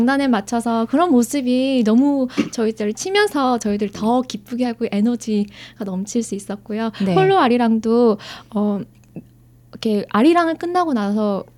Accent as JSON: {"language": "Korean", "country": "Australia", "tie": "born or raised there", "also_born_or_lived": "South Korea", "said": "초등학생 때 네. 호주를 왔기 때문에 아무래도 그 고국에 대한 그리움이"}